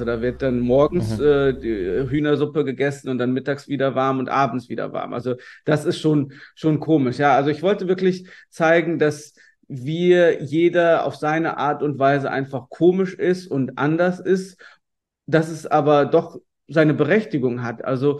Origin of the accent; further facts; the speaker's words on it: Rhineland, Germany; Ich komme ja aus dem Rheinland